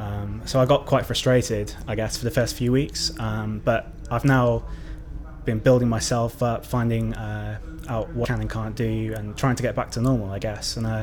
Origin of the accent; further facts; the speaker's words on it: Stratford-upon-Avon, West Midlands, United Kingdom; now in London, United Kingdom; I'm 24, and I'm living in London, but my hometown is Stratford-upon-Avon.